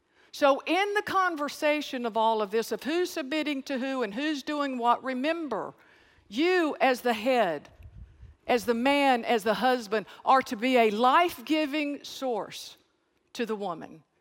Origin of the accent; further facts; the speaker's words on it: North Carolina, United States; Or I came from the mountains of North Carolina like me.